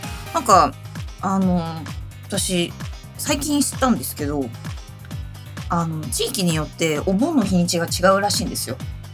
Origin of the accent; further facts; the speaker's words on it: Tokyo, Japan; born there; also born or lived in Chiba; まあ一応ね、東京生まれっちゃ東京生まれだし、まあ、千葉ら辺にはいたんですけど、